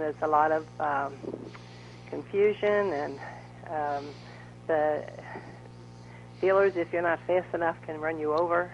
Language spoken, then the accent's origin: English; Cincinnati, Ohio, United States; I'm originally from Cincinnati, Ohio.